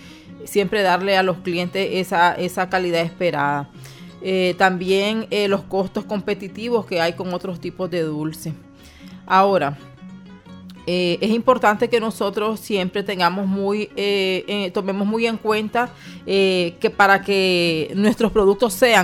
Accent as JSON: {"language": "Spanish", "country": "Nicaragua", "said": "como nicaragüenses"}